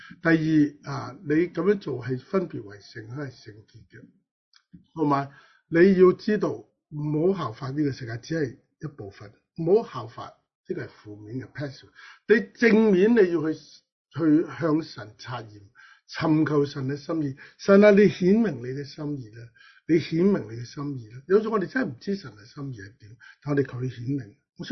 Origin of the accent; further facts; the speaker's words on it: Hong Kong; 今日我哋香港人而家已经被世界冇咗啦